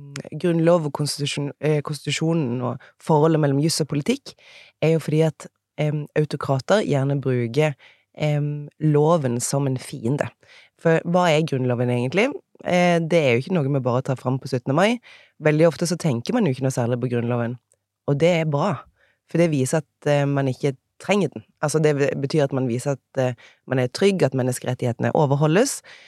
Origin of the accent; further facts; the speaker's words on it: Egersund, Rogaland, Norway; accent: Egersund dialect; moved away as an adult; also born or lived in Bergen; now in Oslo, Norway; Så dialekten min fra Egersund. Der kommer jeg ifra. Og så reiste jeg til Bergen for å studere sammenlignende politikk, så jeg kommer fra Egersund, ble voksen I Bergen, og det der jeg bodd lengst I mitt liv. Og nå bor jeg her I Oslo.